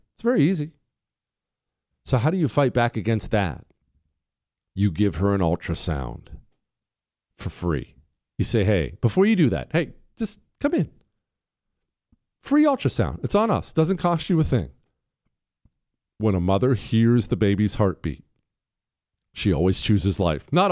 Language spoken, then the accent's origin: English; United States; I'm an American. I should never eat a cold sandwich.